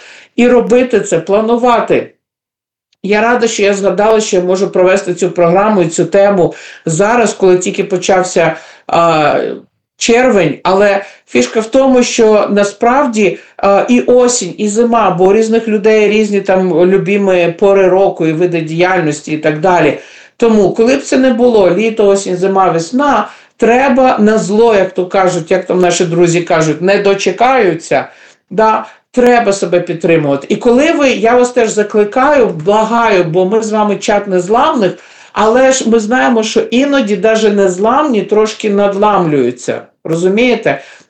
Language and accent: Ukrainian; Kyiv, Ukraine; Ну, я з Києва